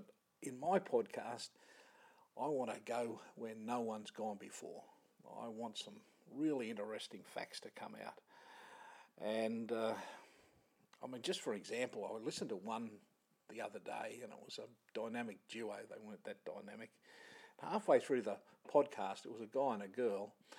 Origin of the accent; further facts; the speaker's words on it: Australia; I mean, being an Aussie, we hold it right up there with the Grand Slams.